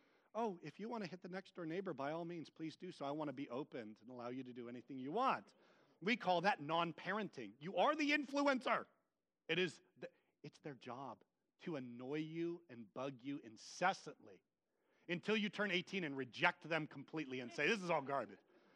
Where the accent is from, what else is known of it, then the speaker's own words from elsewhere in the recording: Vacaville, California, United States; in my hometown of Vacaville, there was one Christian elementary school called the Christian Academy.